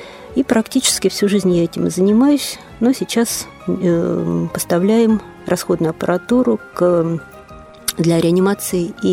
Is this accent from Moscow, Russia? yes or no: no; Ryazan, Ryazan Oblast, Russia; Мне 48 лет. Я коренная рязанка. Училась я в 31-й школе города Рязани.